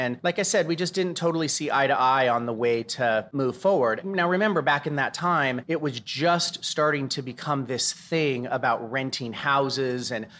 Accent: Denver, Colorado, United States; And we're from Denver, and the company's based in Denver.

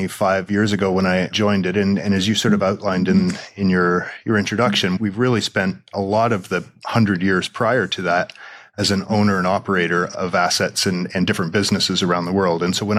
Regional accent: Canada; now in New York, United States; I grew up in Canada. I'm Canadian. I live in New York now.

